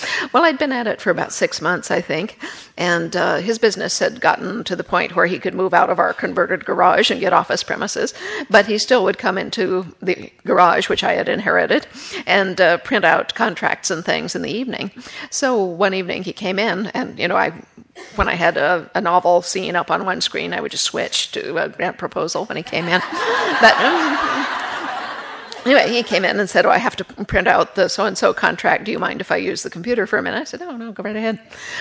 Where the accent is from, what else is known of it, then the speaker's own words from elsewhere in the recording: United States; being an American